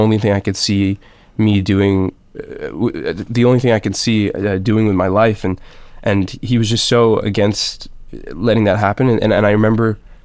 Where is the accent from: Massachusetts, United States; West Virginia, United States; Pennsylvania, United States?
Massachusetts, United States; I grew up in the Berkshires, which was, I mean, it's literally created most of what I am because it's such a hub for the arts.